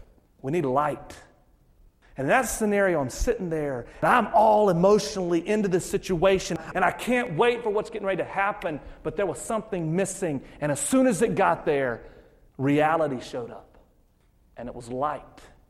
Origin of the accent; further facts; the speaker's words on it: North Carolina, United States; I grew up in North Carolina, and in North Carolina, you have people like me. They call them rednecks. And anyway, I'm kind of a little bit of a redneck from North Carolina.